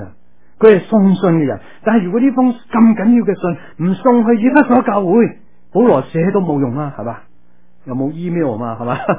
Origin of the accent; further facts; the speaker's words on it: Guangdong, China; 咁或者我哋广东人叫做古叔啊